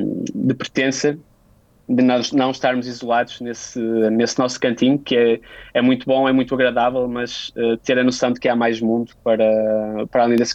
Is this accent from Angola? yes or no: no; Portugal; E acho que nós, enquanto nós portugueses, tivemos muito essa vontade no passado de partir em rumo ao desconhecido